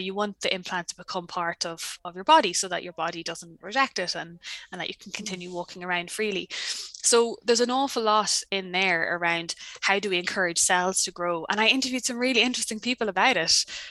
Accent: Ireland; now in New Zealand; I'm Irish. I moved to New Zealand at the end of 2016. My now husband is a Kiwi.

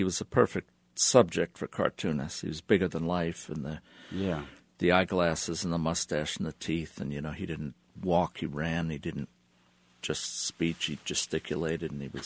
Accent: New York, United States; I grew up in the New York area, and cartoonists are the most generous people around

